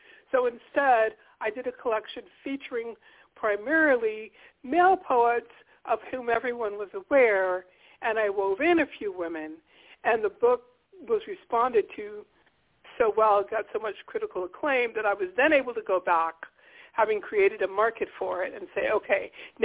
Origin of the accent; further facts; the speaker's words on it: Harlem, New York, United States; born there; I mean, I was born in Harlem. I did my first reading at the County Cullen Library in Harlem.